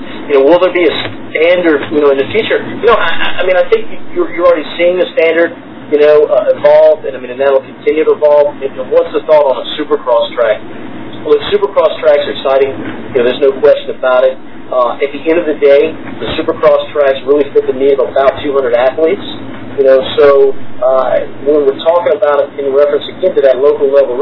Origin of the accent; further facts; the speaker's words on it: Canada; As a Canadian, the only races New York, PA, and in the NBL National Series